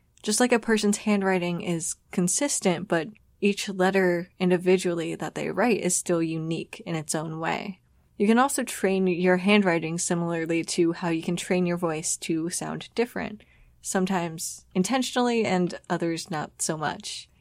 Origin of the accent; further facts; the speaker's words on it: Midwest, United States; now in Chicago, United States; It's that I grew up in the Midwest and visited Chicago a lot as a kid, and now I live here.